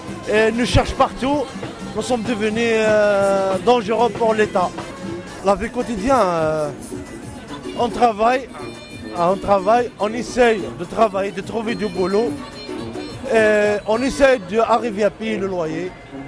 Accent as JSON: {"language": "French", "country": "Algeria", "moved": "yes", "lives_now": "France", "said": "je suis un Algérien. Je suis un sans-papier en France depuis 2002 jusqu'à maintenant."}